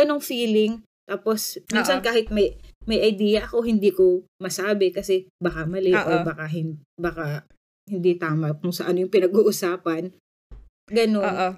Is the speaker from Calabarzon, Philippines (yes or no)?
yes; Calabarzon, Philippines; So pag umuwi sa amin sa Batangas